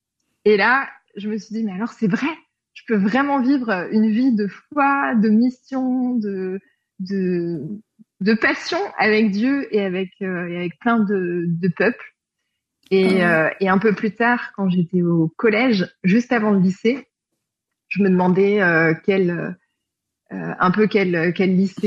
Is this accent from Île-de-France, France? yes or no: yes; Île-de-France, France; born there; j'ai 35 ans. Je suis née en région parisienne, dans une famille chrétienne très engagée